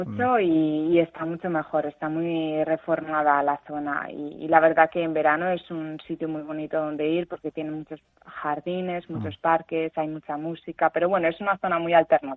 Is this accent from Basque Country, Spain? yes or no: yes; Basque Country, Spain; yo que soy de cerca de Bilbao